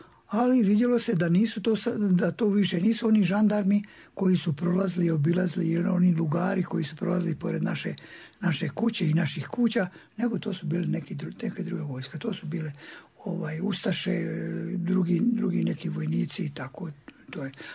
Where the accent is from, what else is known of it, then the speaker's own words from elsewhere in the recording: Gornji Podravci, Republika Srpska, Bosnia & Herzegovina; born there; Ja sam rođen u Gornjim Podravcima. To je jedno selo ispod Kozare. Od Gradiške idući prema Mrakovici, odnosno prema Kozari. 1935. godine.